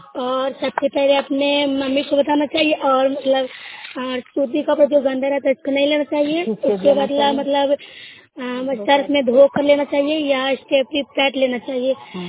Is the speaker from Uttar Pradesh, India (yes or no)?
no; Barakhar, Bihar, India; ग्राम बाराखर की रहने वाली हूँ और जिला नालंदा की रहने वाली हूँ।